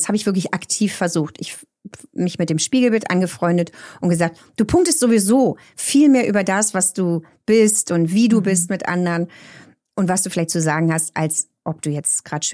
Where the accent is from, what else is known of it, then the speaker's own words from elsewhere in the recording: Berlin, Germany; Ich bin eine richtige Berlinerin. Ich bin hier in Berlin geboren, groß geworden, noch zu Zeiten, wo die Mauer stand.